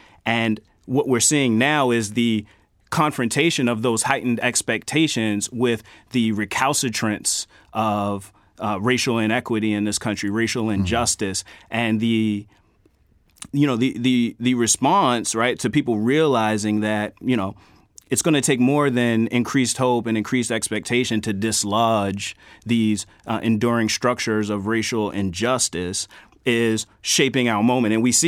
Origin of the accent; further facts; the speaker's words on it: Baltimore, Maryland, United States; born there; I was born in Baltimore, and like a lot of people in the city, my family has had its fair share of contact with the criminal justice system.